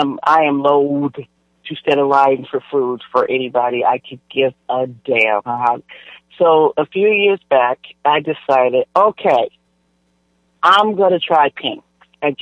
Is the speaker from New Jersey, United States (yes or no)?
no; California, United States; I'm from California, and, you know, we have wonderful food here